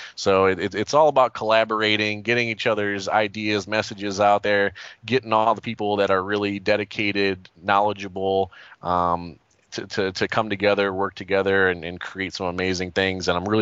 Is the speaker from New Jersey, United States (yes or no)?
no; Toledo, Ohio, United States; I'm originally from Toledo, Ohio. That's my hometown.